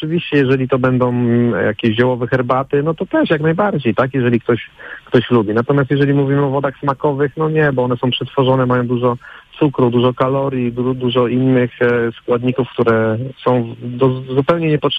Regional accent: Lubusz Voivodeship, Poland; W tej chwili przemieszczam między Słubicami, Kostrzynem, Rzepinem, gdzieś w tych rejonach. Także w moich rodzinnych stronach jestem.

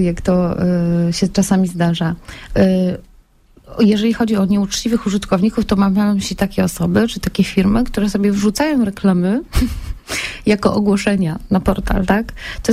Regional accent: Przylep, Lubusz Voivodeship, Poland; Przylep nasze miejsce na ziemi, czyli tam skąd jestem

